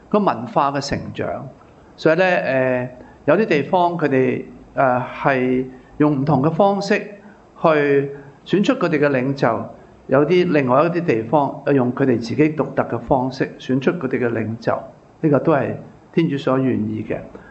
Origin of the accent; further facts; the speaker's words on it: Hong Kong; 或者为我们香港人呢，又不是好像有些遥远，有些陌生